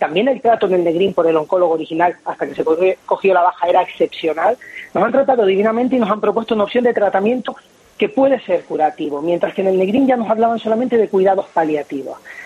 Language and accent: Spanish; Las Palmas de Gran Canaria, Canary Islands, Spain; nosotros somos de Las Palmas de Gran Canaria, de la capital.